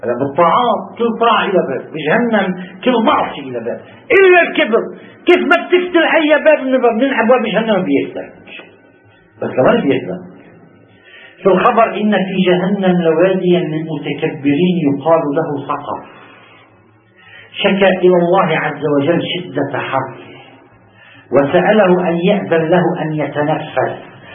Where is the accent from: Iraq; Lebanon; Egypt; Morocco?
Lebanon; نحن لبنانيين، بحال ما بنروح نقول نحن لبنانيين